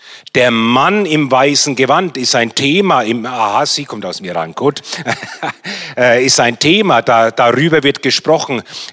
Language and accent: German; Bamberg, Bavaria, Germany; Ich bin in Bayern groß geworden, okay? Bin Franke, komme aus Bamberg. So, ich kenne die katholische Kirche. Ich bin in der katholischen Kirche groß geworden